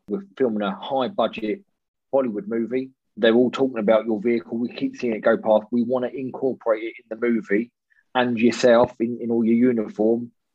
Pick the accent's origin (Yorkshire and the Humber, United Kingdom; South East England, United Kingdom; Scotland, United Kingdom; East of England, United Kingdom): East of England, United Kingdom; Cambridge; I'm from Cambridge all my life. Always wanted to do something, you know, to make my mark in Cambridge, if you like.